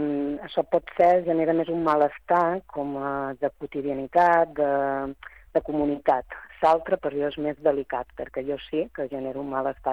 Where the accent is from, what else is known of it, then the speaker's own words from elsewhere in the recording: Balearic Islands, Spain; i també ser conscients com a societat menorquina de què estem generant i què és el que volem generar a Menorca